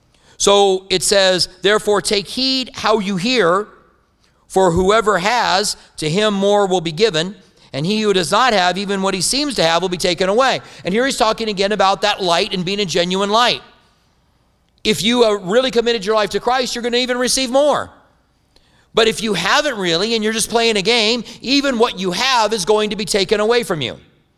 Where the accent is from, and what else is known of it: Clinton, Iowa, United States; born there